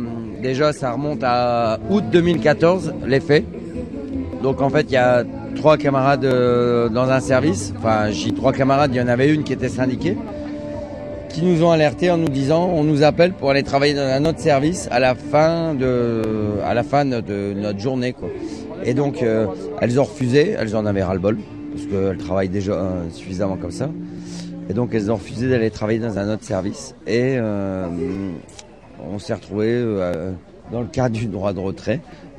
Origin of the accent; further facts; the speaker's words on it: Hauts-de-France, France; Ceci dit, moi je suis du Nord. Heureusement, dans le Nord, il n'y a pas encore trop d'entreprises privées.